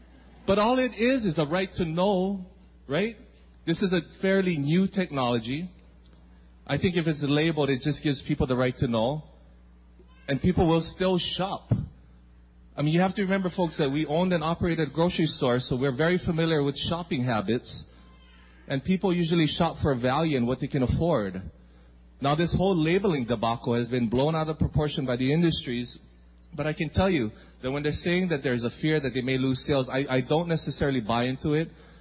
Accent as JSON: {"language": "English", "town": "Kauai", "region": "Hawaii", "country": "United States", "tie": "born or raised there", "said": "growing up on Kauai, a rural town, we're used to having these Friday night lights"}